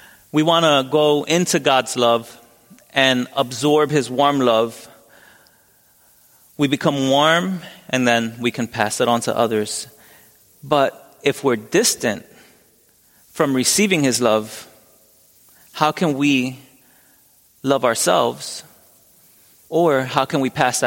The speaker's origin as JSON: {"language": "English", "town": "Philadelphia", "region": "Pennsylvania", "country": "United States", "tie": "born or raised there"}